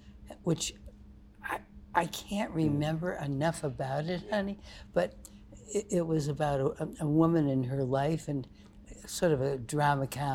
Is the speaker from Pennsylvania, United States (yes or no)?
no; Syracuse, New York, United States; also born or lived in Utica; was growing up, I was born in Utica, New York. And then we moved to Syracuse, New York.